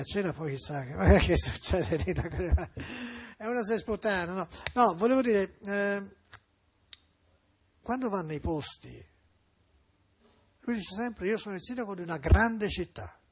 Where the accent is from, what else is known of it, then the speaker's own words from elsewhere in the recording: Florence, Tuscany, Italy; Firenze, io sto parlando di Firenze perché sono fiorentino